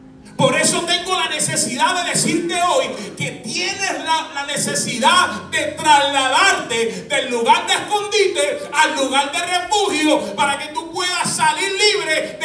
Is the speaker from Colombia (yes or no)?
no; Bayamón, Puerto Rico; born there; Yo puedo decir que soy de Tobalta, de Bayamón. Yo nací en Bayamón.